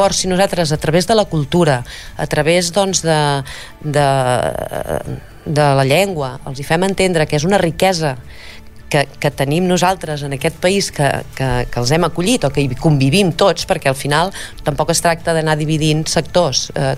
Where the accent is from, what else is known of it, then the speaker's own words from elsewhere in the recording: Catalonia, Spain; que no hem de perdre la dignitat com a catalans i que no hem de perdre l'ús de la llengua catalana